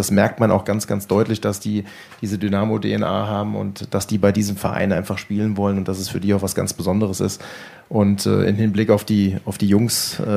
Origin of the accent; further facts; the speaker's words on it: Frankfurt, Hesse, Germany; in Frankfurt, wo ich herkomme